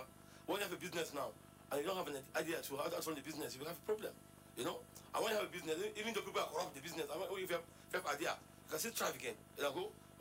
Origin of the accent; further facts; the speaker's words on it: Benue, Nigeria; I'm from Benue State now. So I've been to the north this year more than 10 to 15 times.